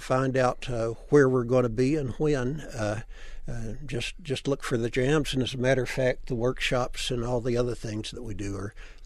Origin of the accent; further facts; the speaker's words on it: Tennessee, United States; I came from East Tennessee, from a religious background where the fiddle was considered the devil's instrument.